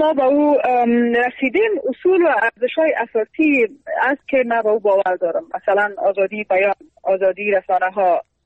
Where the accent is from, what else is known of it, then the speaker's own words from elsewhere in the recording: Afghanistan; مانند سایر نسل نوظهور افغانستان